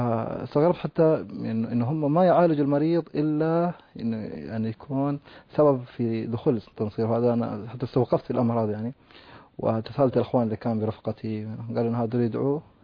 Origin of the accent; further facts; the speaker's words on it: Chad; أنا من تشاد بالضبط،